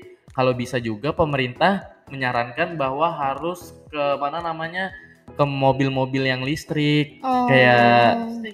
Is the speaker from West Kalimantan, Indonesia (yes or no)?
no; Depok, West Java, Indonesia; apalagi gue dari Depok ya. Dari Depok gue ke Jakarta gitu